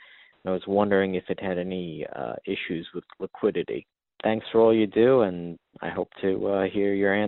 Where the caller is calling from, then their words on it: New York, United States; Hi, Steve or Justin. … I'm from New York.